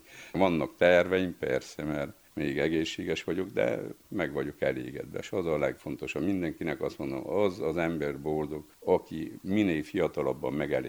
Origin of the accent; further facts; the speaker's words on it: Corund, Harghita, Romania; Itt nőttem fel, csináltam az érettségit